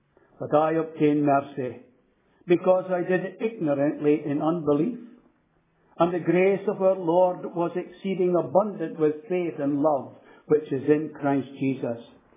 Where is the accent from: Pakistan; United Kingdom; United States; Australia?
Pakistan; Lahore, Punjab; He's older than you, of course, but we grew up in Lahore together.